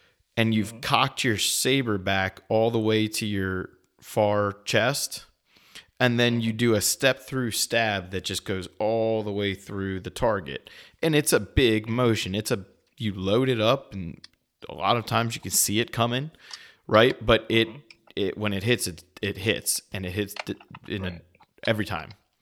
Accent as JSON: {"language": "English", "country": "Italy", "said": "I'm Italian, and the number of Italian words that people say every single day that just get butchered and trounced all over."}